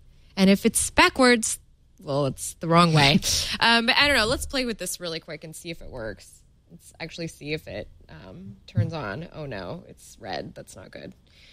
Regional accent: United States; This is in Fahrenheit, everyone, by the way, because I am American.

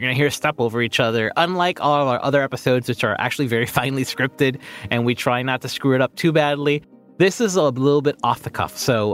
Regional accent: Miami, Florida, United States; I am born and raised in Miami.

